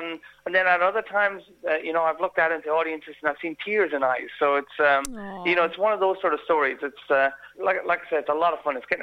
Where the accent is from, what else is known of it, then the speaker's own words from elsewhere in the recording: Ireland; accent: Irish; I think my Irish accent's getting thicker, actually. I've spent so much time in Ireland last year between one thing and another.